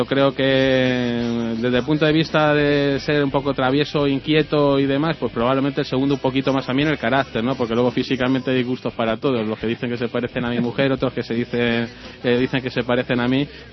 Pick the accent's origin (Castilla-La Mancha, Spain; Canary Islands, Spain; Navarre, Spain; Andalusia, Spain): Castilla-La Mancha, Spain; La Ventosa; also born or lived in Madrid; Pero yo soy nacido en Madrid, pero de un pueblo que se llama La Ventosa, en la provincia de Cuenca.